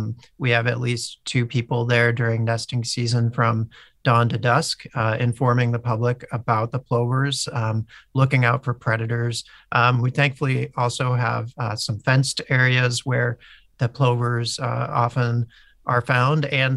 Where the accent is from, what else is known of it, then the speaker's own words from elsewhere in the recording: Ohio, United States; I have always said plover, and I grew up in Ohio and I'm a Midwesterner, and I think plover is the way to go.